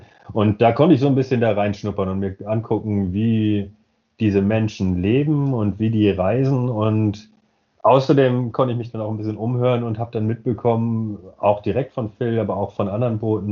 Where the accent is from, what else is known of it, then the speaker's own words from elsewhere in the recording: Northern Germany, Germany; wie wir bei uns in Norddeutschland sagen